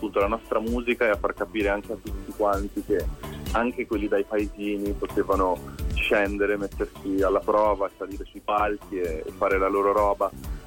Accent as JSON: {"language": "Italian", "region": "Trentino-Alto Adige", "country": "Italy", "lives_now": "Milan, Italy", "said": "sono un trentino che appunto abita a Milano adesso da un po' di anni"}